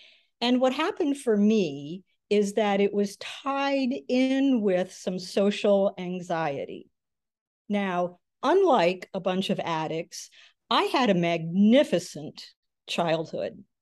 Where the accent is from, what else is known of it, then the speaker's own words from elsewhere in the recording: Michigan, United States; So I grew up in Michigan, in rural Michigan, and was lucky enough to have a scholarship to Interlochen